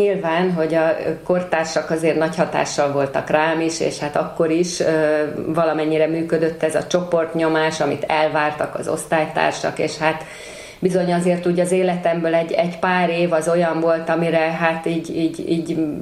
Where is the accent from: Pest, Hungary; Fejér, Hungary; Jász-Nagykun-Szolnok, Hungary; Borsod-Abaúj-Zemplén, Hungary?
Fejér, Hungary; Egy kicsi településen nőttem fel, egy ilyen 2-2,5 ezres Fejér megyei faluba, ahol még 4 nagyobb testvérem volt.